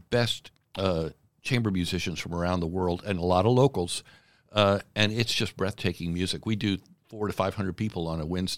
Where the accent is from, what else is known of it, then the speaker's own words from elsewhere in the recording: Tampa, Florida, United States; My family's here. I'm from Tampa. Why leave Florida in December?